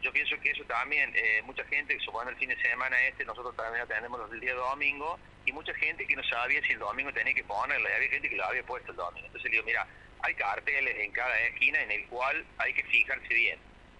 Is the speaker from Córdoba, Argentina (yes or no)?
yes; Bell Ville, Córdoba, Argentina; now in Villa María, Argentina; yo hace muchos años que estoy acá, yo soy de Belville, hace muchos años que estoy acá en Villa María, como comerciante